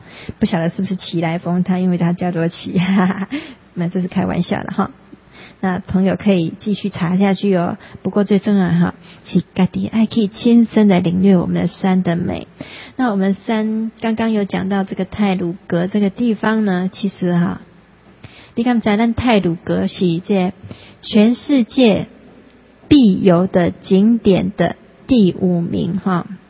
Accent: Taiwan; born there; 我们生在台湾

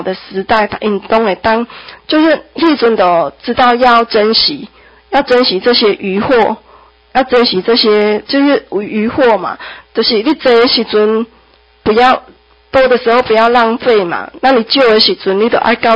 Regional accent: Taiwan; 结果加诸我们台湾人身上的那些不公平待遇，造成咱台湾人起来抗争

